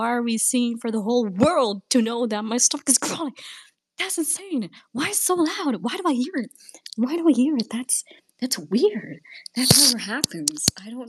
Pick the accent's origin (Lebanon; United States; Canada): Canada; As a Canadian, I'm ashamed to be in the same country as Chill.